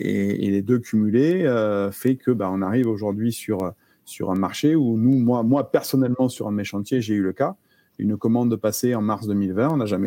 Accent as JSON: {"language": "French", "town": "Montpellier", "region": "Occitanie", "country": "France", "said": "ma région d'origine, Montpellier"}